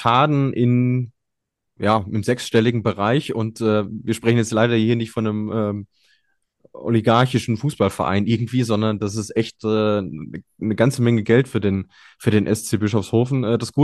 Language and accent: German; North Rhine-Westphalia, Germany; wie sagt man so salopp bei uns in Ostwestfalen